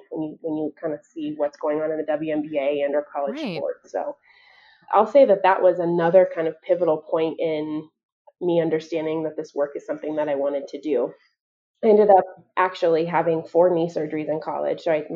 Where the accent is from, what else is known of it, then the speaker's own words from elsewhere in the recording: Aurora, Colorado, United States; I'm born and raised in Colorado, in Aurora, come from a biracial family. So my mom is white and my dad is black